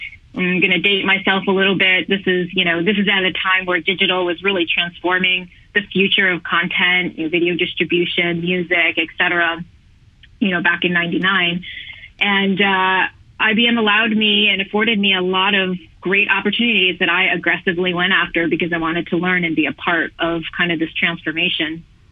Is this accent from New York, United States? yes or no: yes; New York, United States; Born and raised in New York, worked in retail and food service and restaurants and hotels through most of my high school years into my early college years